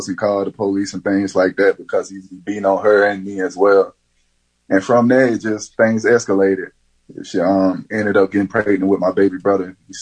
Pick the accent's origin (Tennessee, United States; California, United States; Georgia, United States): Georgia, United States; Albany; Like I say, I'm from Albany, Georgia, born and raised. I was born to a single parent, single household.